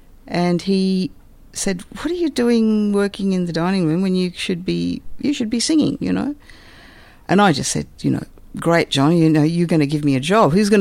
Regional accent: Sri Lanka; now in Australia; Sri Lanka.

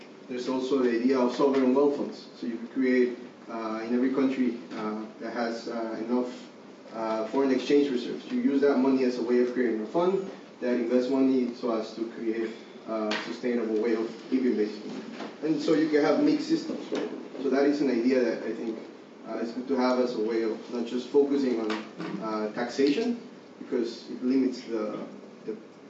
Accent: Guatemala; also born or lived in Taiwan; I'm from Guatemala, and I lived in Taiwan for 6 years.

